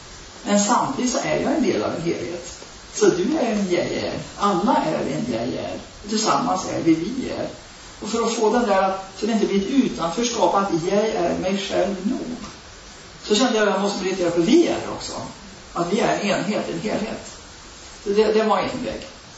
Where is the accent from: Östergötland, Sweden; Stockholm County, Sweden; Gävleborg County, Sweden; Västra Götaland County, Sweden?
Västra Götaland County, Sweden; Vara; Tänk, det finns ett ord som heter Vara, och det är min hemort.